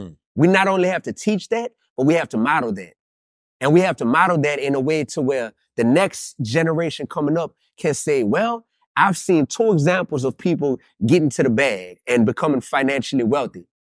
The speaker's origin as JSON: {"language": "English", "town": "New Orleans", "region": "Louisiana", "country": "United States", "said": "I'm from New Orleans, to where the number one stunner is from New Orleans."}